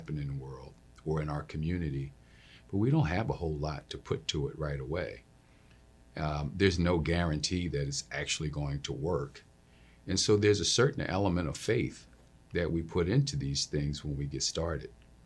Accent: Philadelphia, Pennsylvania, United States; Well, first, I want to just say that I'm a Philadelphian. And I was born and raised here.

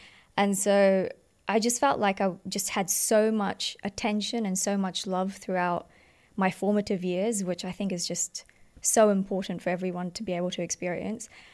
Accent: New Zealand; also born or lived in Fiji; So I was born in New Zealand, raised in Fiji for about 8 years of my life, and then moved back to New Zealand.

